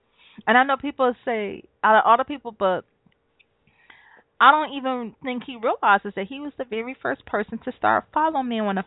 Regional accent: Detroit, Michigan, United States; remember, I'm from Detroit, so it's a big city, but a small city.

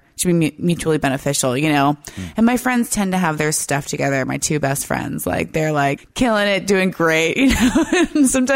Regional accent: United States; And it's really hard to read as an American.

